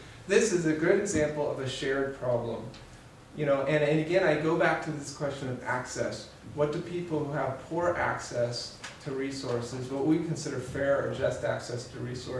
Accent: Missouri, United States; when I was growing up in Missouri, we go out to Colorado to a place called St. Mary's Glacier.

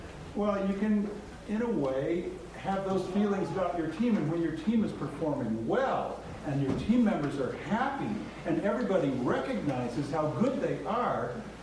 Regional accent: St. Louis, Missouri, United States; Well, I care about baseball because I think I was brought up in St. Louis. I was a big Cardinal fan

